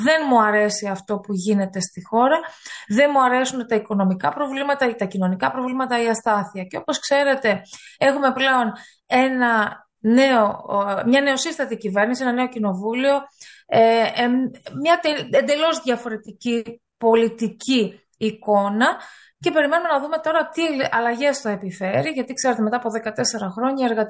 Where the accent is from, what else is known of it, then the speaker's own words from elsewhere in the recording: Athens, Attica, Greece; now in London, United Kingdom; Γεννήθηκα και μεγάλωσα στην Αθήνα. Ο συγχωρεμένος ο παπάς μου ήταν από την Καστοριά. Μ' αρέσει πάρα πολύ που έχω καταγωγή από την Μακεδονία και οι παππούδες μου ήταν Μικρασιάτες, από την Τραπεζούντα.